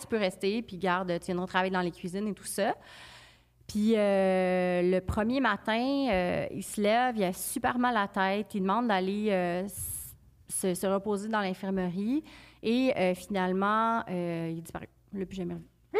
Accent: Quebec, Canada; probablement, parce que je viens d'Abitibi

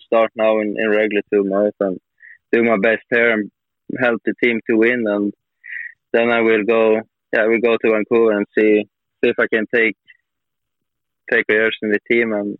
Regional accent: Sweden; English is a second language; I'm up north from Sweden.

